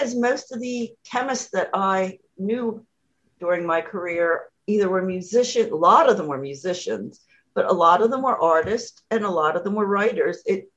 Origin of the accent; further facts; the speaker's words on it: Wilmington, Delaware, United States; born there; now in Hockessin, United States; And I was born in Wilmington, Delaware, and I now live in Hoquesson, Delaware, and they're in the USA on the East Coast.